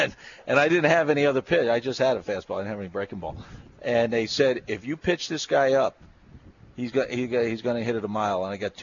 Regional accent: Staten Island, New York, United States; Davis is from Philadelphia. I'm from Staten Island. You know, most people are not from here.

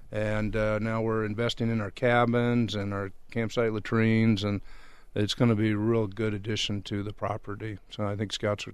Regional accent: Wenatchee, Washington, United States; now in Tucson, United States; Wenatchee. I grew up in Wenatchee, Washington.

